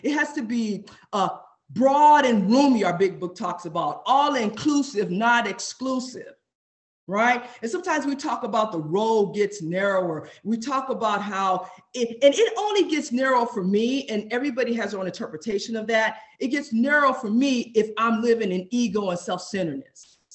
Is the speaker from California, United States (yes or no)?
yes; Los Angeles, California, United States; I'm from South Central Compton, Los Angeles, Watts. I come from the ghetto of Los Angeles.